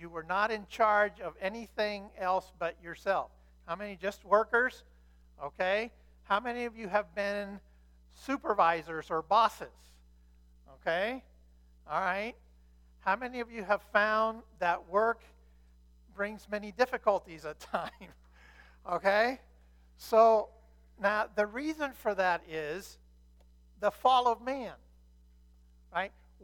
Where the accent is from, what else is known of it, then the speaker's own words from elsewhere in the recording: United States; So my first regular job, I grew up in America, so I mowed lawns and did yard work for neighbors and friends and enemies and so forth.